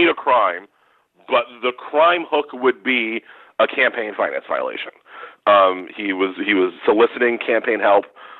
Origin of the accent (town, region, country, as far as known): Queens, New York, United States; born there